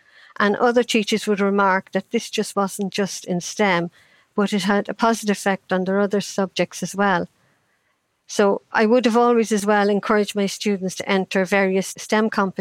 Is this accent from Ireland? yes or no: yes; Ireland; I grew up in Ireland in the 50s, and that was a time when children had to entertain themselves.